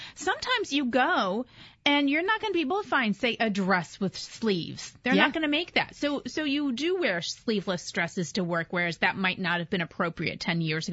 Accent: Washington, District of Columbia, United States; growing up in Washington, you know, I remember the people on the metro, the power suits and the sneakers.

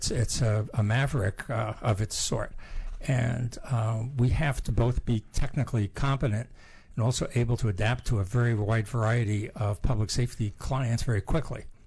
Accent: Bronx, New York, United States; I grew up in the Bronx.

